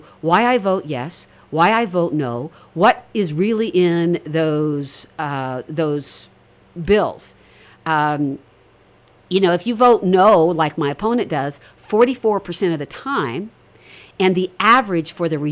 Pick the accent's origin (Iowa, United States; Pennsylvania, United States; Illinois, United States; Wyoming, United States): Wyoming, United States; Sheridan; So, I was born and raised in Sheridan. I'm a product of our outstanding education system.